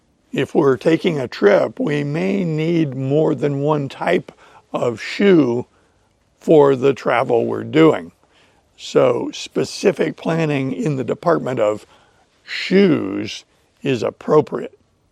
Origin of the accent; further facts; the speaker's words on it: East Coast, United States; Growing up in the East Coast of the United States, fairly close to sea level, I was used to summers being hot and winters being cooler, but never dreadfully cold. We never saw snow where I lived.